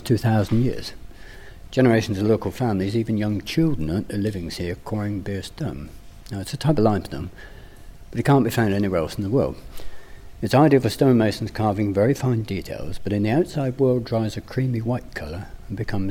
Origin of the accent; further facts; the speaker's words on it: Beer, South West England, United Kingdom; Well, I grew up in Beer next door to an old lady who'd actually worked here when she was only 8 years old.